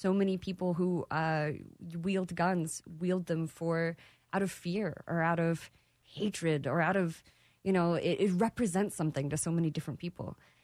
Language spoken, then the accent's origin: English; Texas, United States; I am a Texan, native Texan, okay. And I've traveled the world.